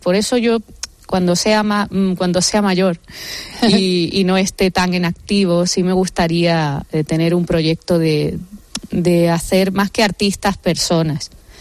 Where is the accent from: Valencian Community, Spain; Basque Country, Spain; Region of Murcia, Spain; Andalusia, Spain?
Andalusia, Spain; Málaga; also born or lived in Castilla-La Mancha; Yo soy malagueña y manchega, o sea, que yo tengo de todo. Y feliz y orgullosa hoy día, a mis 43 años, ya casi 44, puedo decirlo.